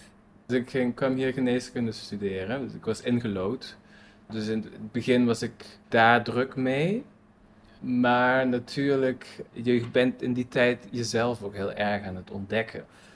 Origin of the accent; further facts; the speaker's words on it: Wallonia, Belgium; also born or lived in Maastricht, Netherlands / Friesland, Netherlands / Amsterdam, Netherlands; Ja, ik ben in Maastricht geboren. Maar ik heb eigenlijk vooral in België gewoond in mijn jonge jaren. Het Franstalige deel.